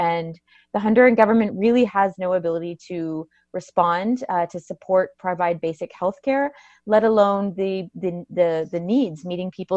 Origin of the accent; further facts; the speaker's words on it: Canada; So I am Canadian, so I became very concerned with the role of Canadian mining companies in Central America.